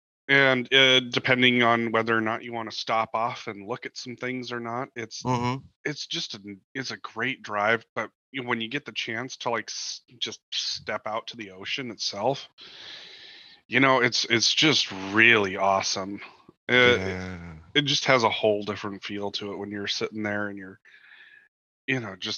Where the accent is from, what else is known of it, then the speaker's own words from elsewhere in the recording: Midwest, United States; Because I don't know that that's necessarily because I grew up in the Midwest thing.